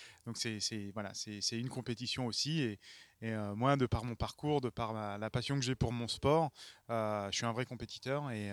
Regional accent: Guadeloupe, France; also born or lived in Briançon; Non, je suis né à Briançon. Je suis né à Briançon, et effectivement, c'est pas là-bas que j'ai appris à faire de la voile. Après, j'ai eu la chance de grandir en Guadeloupe

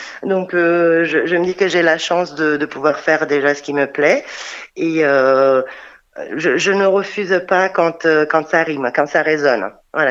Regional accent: Romania; French is a second language; Tout à fait latin parce que je suis roumaine. Je suis roumaine.

